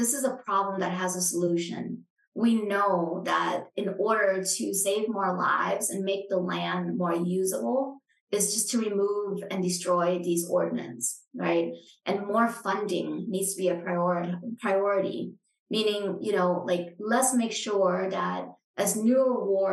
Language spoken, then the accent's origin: English; Champasak, Laos; Wat Phu, you know, in my hometown in the south